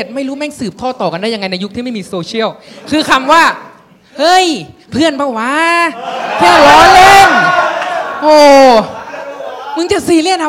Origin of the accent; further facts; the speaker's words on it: Nakhon Ratchasima, Thailand; accent: Korat; now in Bangkok, Thailand; โดนล้อแบบหัวล้อคิกคักเวลาเราพูดถามว่าสำเนียงโคราชเป็นยังไง